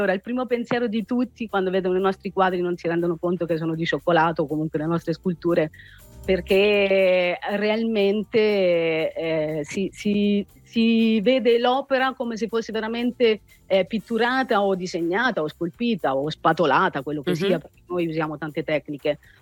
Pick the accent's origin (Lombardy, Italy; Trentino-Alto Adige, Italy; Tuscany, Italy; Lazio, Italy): Tuscany, Italy; Arezzo; accent: Tuscan; Solo leggermente di Arezzo.